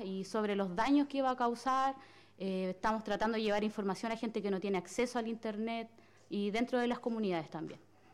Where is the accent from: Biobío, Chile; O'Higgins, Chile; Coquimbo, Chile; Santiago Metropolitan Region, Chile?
Biobío, Chile; somos de Malén Leubú